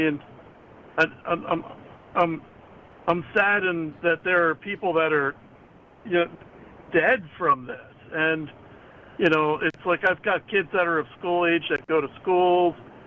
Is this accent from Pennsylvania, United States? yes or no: yes; Philadelphia, Pennsylvania, United States; I'm really disheartened with a lot of what happened in Philadelphia. That's my hometown